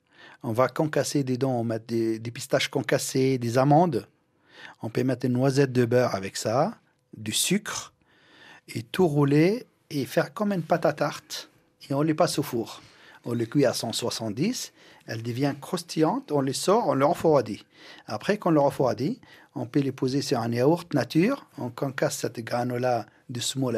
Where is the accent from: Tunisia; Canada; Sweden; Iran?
Tunisia; now in France; Ben moi j'ai grandi en Tunisie